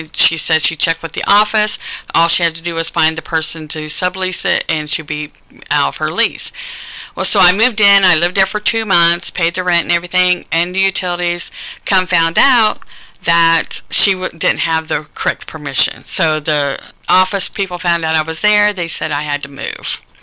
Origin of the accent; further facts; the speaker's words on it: Marion, United States; I went ahead and relocated back to Marion, which is my hometown, to be closer to my grandchildren.